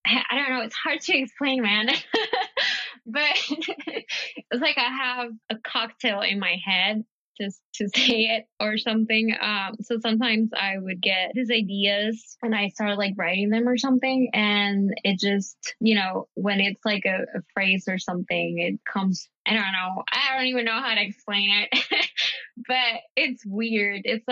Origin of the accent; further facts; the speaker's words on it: Puerto Rico; first language Spanish; English is a second language; Because I'm from Puerto Rico. They teach here English since you're like little. I learned kind of Spanish and English at the same time. I mean, my first language is Spanish.